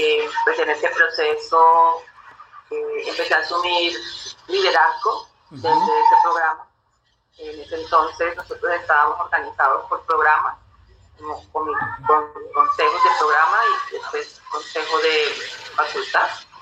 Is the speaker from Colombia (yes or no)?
yes; Santa Marta, Magdalena, Colombia; born there; Sí, yo soy nacida en Santa Marta.